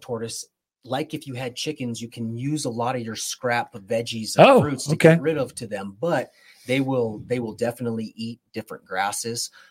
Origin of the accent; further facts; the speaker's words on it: Santa Fe, New Mexico, United States; I grew up in Santa Fe and then went to the University of New Mexico. So I was down in Albuquerque.